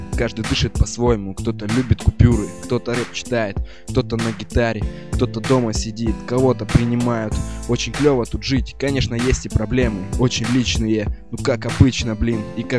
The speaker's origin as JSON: {"language": "Russian", "town": "Omsk", "region": "Omsk Oblast", "country": "Russia", "tie": "born there", "said": "Если честно, я рад, что родился в Сибири. Что родился я в Омске, что родился таким."}